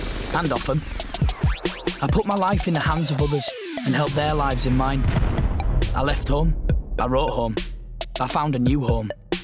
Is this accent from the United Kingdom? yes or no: yes; Yorkshire and the Humber, United Kingdom; born there; Sure, I was born in Yorkshire, but I was made